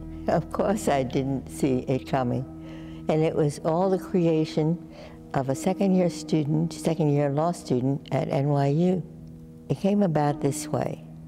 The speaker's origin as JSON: {"language": "English", "town": "Brooklyn", "region": "New York", "country": "United States", "tie": "born or raised there", "said": "We were both born and bred in Brooklyn, New York."}